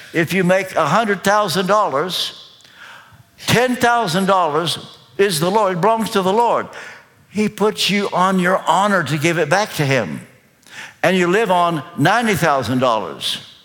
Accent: Kentucky, United States; Well, we used to say back in the hills of Kentucky, I come from Kentucky, by the way, I don't want you to be intimidated by this.

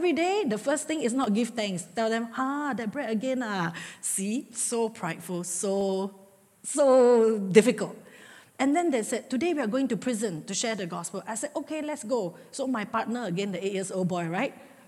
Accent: Singapore; I'm the Singaporean who always complain.

